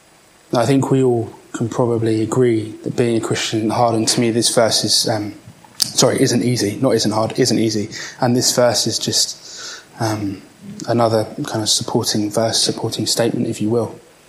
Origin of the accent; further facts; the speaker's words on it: United Kingdom; I guess, being British, we don't like to open up.